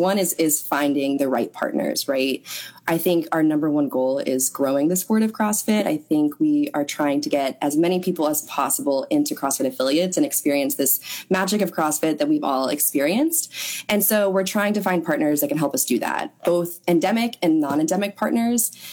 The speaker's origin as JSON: {"language": "English", "town": "Houston", "region": "Texas", "country": "United States", "tie": "born or raised there", "also_born_or_lived": "New York", "said": "I was born in New York, raised in Houston, and they moved to Memphis about 4 years ago."}